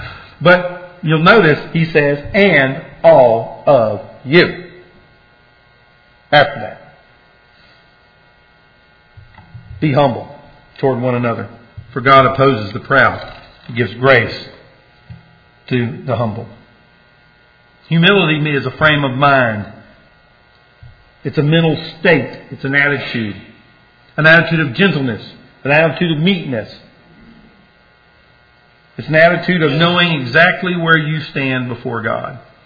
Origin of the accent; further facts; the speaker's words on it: the South, United States; I am from the South, so I'll try to talk slow.